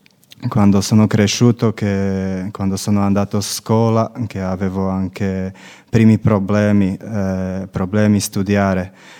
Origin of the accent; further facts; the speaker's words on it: Slovakia; Italian is a second language; vengo dalla Slovacchia.